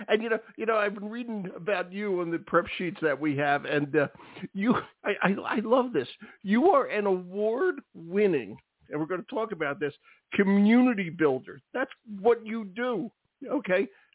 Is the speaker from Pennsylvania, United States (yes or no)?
yes; Philadelphia, Pennsylvania, United States; I'm from Philadelphia.